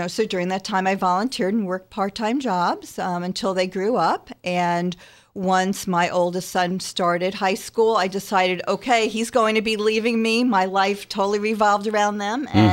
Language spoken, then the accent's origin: English; New York, United States; Okay, well, I grew up in New York, in Rockland County